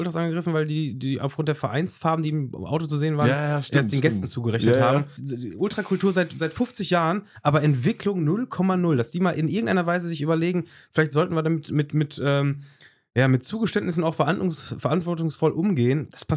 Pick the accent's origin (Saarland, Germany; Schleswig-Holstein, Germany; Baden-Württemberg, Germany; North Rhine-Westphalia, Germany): North Rhine-Westphalia, Germany; weil wir ja hier, wir sind ja schon in dem Ground-Bundesland hier aufgewachsen.